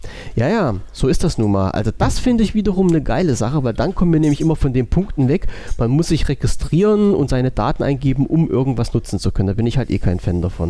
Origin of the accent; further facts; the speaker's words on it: Germany; Ich bin ja Deutscher und wohne in Deutschland und meine Amtssprache ist auch noch Deutsch.